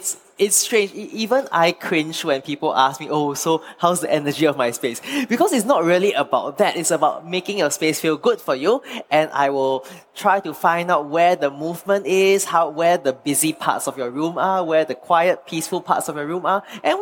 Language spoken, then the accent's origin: English; Singapore; I'm from Singapore